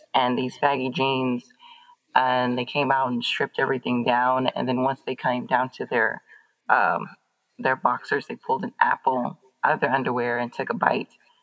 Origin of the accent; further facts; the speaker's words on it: St. Louis, Missouri, United States; I'm from St. Louis, Missouri. So this whole kind of world wasn't something that I grew up around.